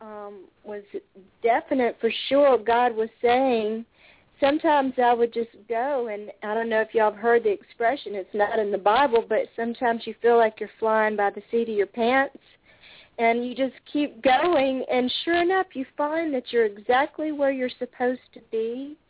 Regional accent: Birmingham, Alabama, United States; I'm from Birmingham, Alabama.

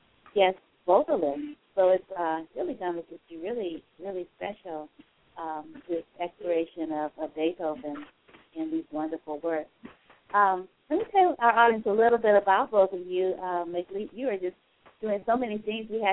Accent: New Orleans, Louisiana, United States; And I mentioned in an email that I'm from New Orleans.

